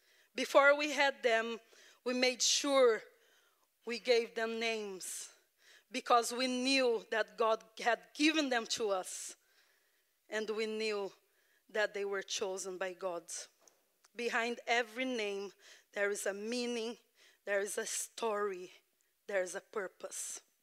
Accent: Brazil; My background is I have grandparents that are Italian and Portuguese. And so I come from Brazil.

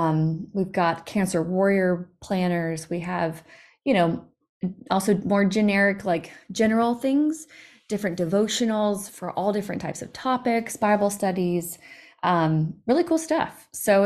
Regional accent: Alabama, United States; also born or lived in New York City; now in Lookout Mountain, United States; I live in Lookout Mountain, Georgia, with my husband, Luke. I'm originally from South Alabama and went to school at Auburn, actually studied PR.

